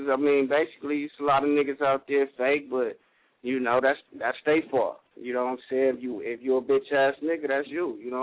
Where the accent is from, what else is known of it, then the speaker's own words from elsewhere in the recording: Los Angeles, California, United States; I'm from L.A., you know what I'm saying? Born and raised L.A., motherfucking California, you know what I'm saying?